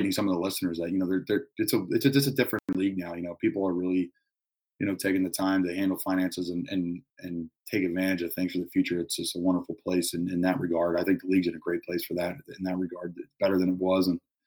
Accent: Philadelphia, Pennsylvania, United States; I'm from Philadelphia. In the summer, I was getting married, and I had to travel home a lot.

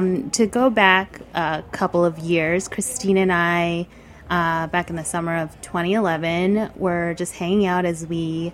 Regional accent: New York City, New York, United States; I grew up right here in New York City, and from the start, I mean I grew up eating mostly Korean home-cooked food, but you know, growing up as a New Yorker

